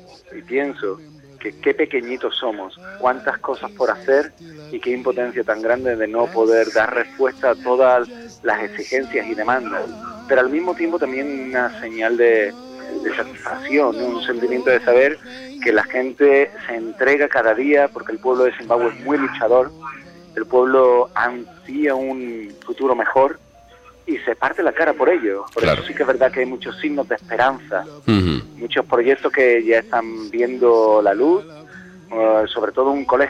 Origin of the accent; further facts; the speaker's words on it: Cádiz, Andalusia, Spain; Yo soy de Cádiz.